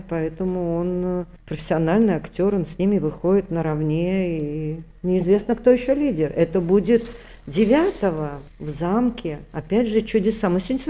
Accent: Ural, Russia; а так как я девушка с Урала, то я не терплю каких-то проблем

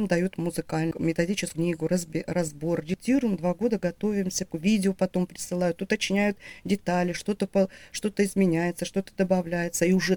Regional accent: Ukraine; я вообще сама с Украины

